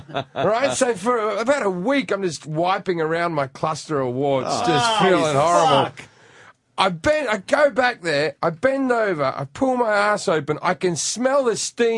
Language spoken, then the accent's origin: English; Sydney, New South Wales, Australia; now in Los Angeles, United States